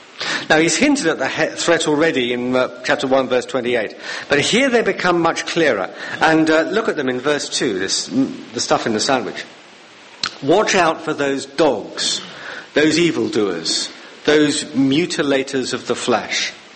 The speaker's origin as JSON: {"language": "English", "region": "London", "country": "United Kingdom", "said": "Now maybe it's because I come from London and you can't really see any stars because of the light pollution."}